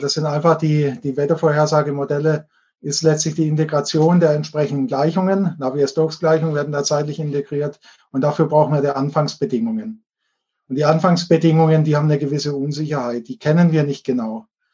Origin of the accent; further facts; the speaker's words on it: Baden-Württemberg, Germany; Also bei uns in Süddeutschland, speziell in Baden-Württemberg